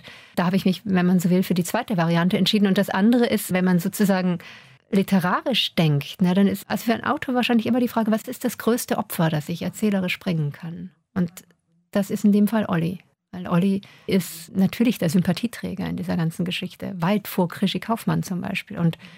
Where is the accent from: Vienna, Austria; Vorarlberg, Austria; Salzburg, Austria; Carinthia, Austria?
Vorarlberg, Austria; ich bin in Vorarlberg aufgewachsen, in einem sehr katholischen Land, und bin auch groß geworden im Katholizismus und auch gerne.